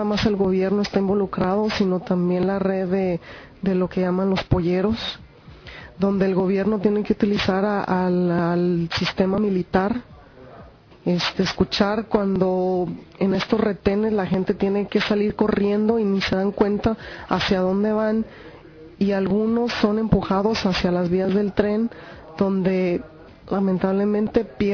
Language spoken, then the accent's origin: Spanish; Mexico; now in Chicago, United States; Y como comunidades mexicanas en Chicago